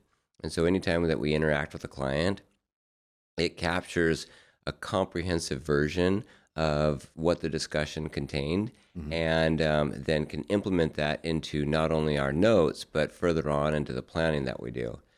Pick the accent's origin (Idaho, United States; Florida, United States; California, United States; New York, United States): Idaho, United States; Sandpoint; So I'm from Sandpoint, Idaho, and I was raised there.